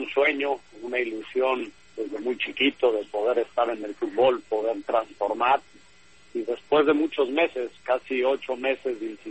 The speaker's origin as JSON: {"language": "Spanish", "country": "Mexico", "said": "yo soy de México"}